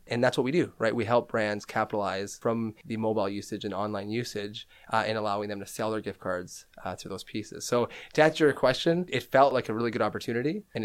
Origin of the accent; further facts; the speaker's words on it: Canada; So for us, being Canadian, we're super proud